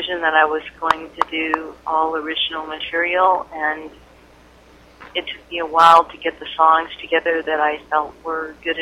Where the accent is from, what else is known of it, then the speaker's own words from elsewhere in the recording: Evansville, Indiana, United States; I grew up in Evansville, Indiana, and they had a very strong band program